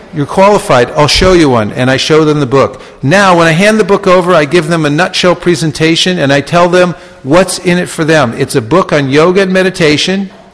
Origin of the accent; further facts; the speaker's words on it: San Francisco, California, United States; Or better yet, I start off with, I'm from San Francisco. Where are you from? I tell them first, San Francisco, where are you from?